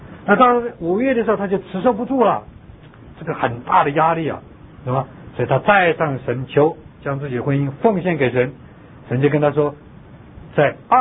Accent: China; now in United States; 我从中国来到美国是流着泪出来的，忍痛出来的，

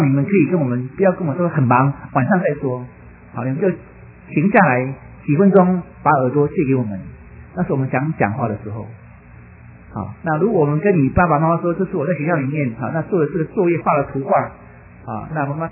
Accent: China; now in United States; 那我们从国内出来的很多弟兄姐妹们，我们很难得到了美国

